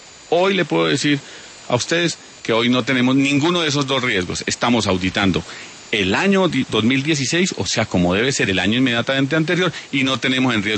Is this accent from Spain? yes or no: no; Boyacá, Colombia; Es que yo crecí en Boyacá. Yo he trabajado en Boyacá, ya fui alcalde.